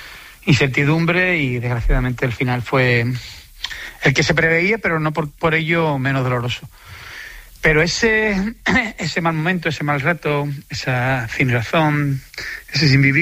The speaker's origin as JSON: {"language": "Spanish", "town": "San Fernando", "region": "Andalusia", "country": "Spain", "tie": "born or raised there", "said": "en este proyecto de mi ciudad, de mi pueblo, de mi vida, ¿no?, que es San Fernando"}